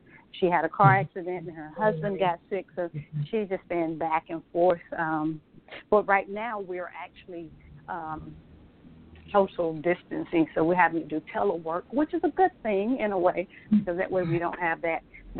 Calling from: Atlanta, Georgia, United States; I'm calling from Atlanta, Georgia.

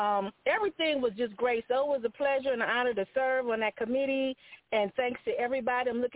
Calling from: Peoria, Illinois, United States; from Peoria, Illinois, co-chair.

